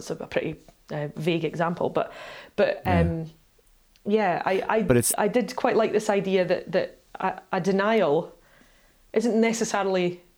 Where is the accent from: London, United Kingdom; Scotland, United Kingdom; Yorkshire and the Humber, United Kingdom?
Scotland, United Kingdom; like, I'm Scottish, that just, it doesn't wash with me.